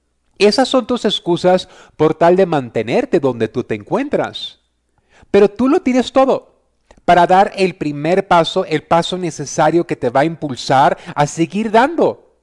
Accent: San Pedro, California, United States; born there; porque nací en San Pedro, California, aquí toda la gente está amargada.

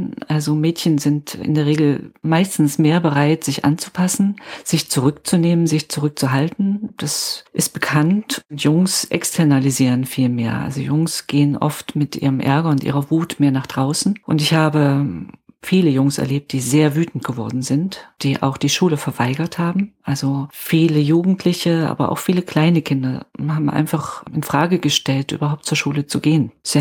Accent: East Germany, Germany; Ich bin im Osten in der DDR aufgewachsen

